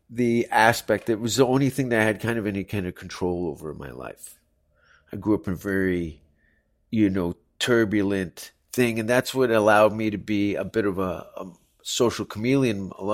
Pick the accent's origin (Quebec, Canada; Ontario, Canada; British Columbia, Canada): Ontario, Canada; Hamilton; Idolized, I love the song and dance man of Martin Short, coincidentally, from my hometown.